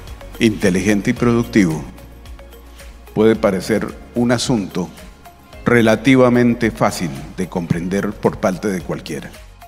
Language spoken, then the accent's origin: Spanish; Colombia; como un colombiano más